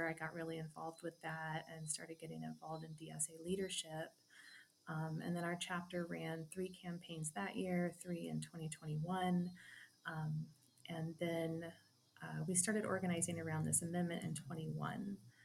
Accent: Kansas, United States; I grew up rural Leavenworth County in Kansas. That's in the northeast part of the state. Farming.

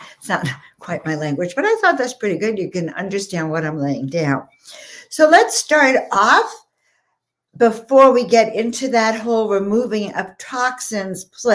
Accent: New York, United States; I was raised in Long Island on the South Shore, Windmere, the five towns, if you're anywhere near that.

